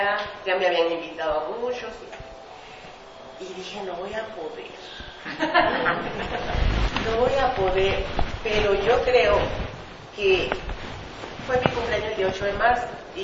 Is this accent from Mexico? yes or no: yes; Veracruz, Mexico; Yo soy de Veracruz y tengo más de 30 años viviendo allá.